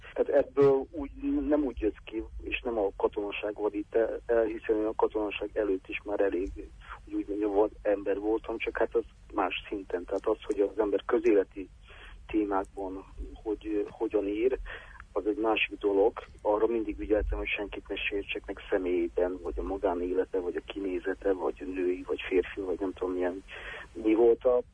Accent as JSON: {"language": "Hungarian", "country": "Serbia", "said": "én is szerbiai származású vagyok, vagy ugye balkáni"}